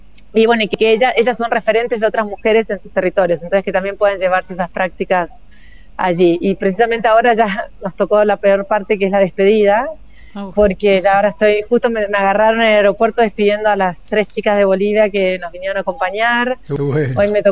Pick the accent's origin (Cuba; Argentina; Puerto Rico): Argentina; now in Chile; que soy argentina pero vivo en Chile ya hace unos años.